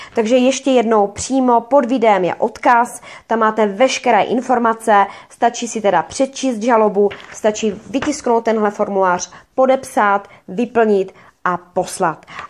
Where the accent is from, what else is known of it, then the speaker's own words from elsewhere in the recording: Ostrava, Moravian-Silesian Region, Czechia; já třeba jsem z Ostravy